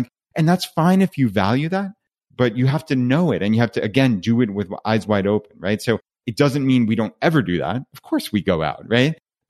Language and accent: English; New York, United States; So we're from Long Island, New York, which is a suburb of New York City.